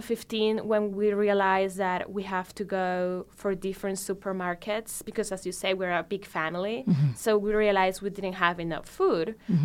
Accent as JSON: {"language": "English", "town": "Caracas", "region": "Capital District", "country": "Venezuela", "tie": "born or raised there", "said": "I was born in Venezuela mm-hmm. in 1991."}